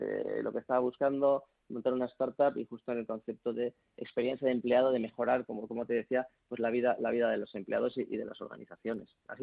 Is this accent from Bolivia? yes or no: no; León, Castile and León, Spain; born there; now in Madrid, Spain; yo nací en León, pero llevo 25 años viviendo en Madrid.